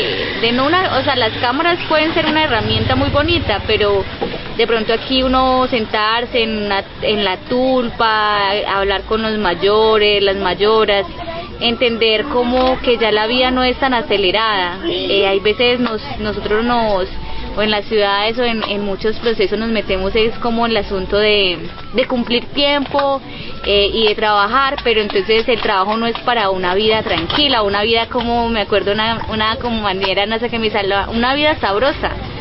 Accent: Medellín, Antioquia, Colombia; yo soy comunicadora audiovisual, no soy indígena, yo vengo de un proceso de ciudad, yo soy de Medellín.

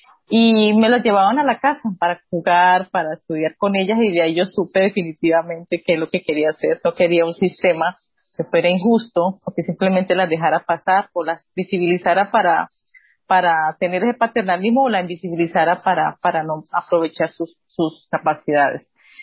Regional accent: Tocaima, Cundinamarca, Colombia; No soy de Tocaima, Cundinamarca, un pueblo.

